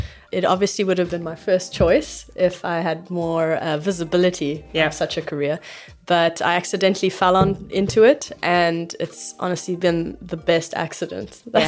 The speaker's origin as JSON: {"language": "English", "town": "Manica", "region": "Manica Province", "country": "Mozambique", "tie": "born or raised there", "said": "I would put it back in Manica, my hometown in Mozambique."}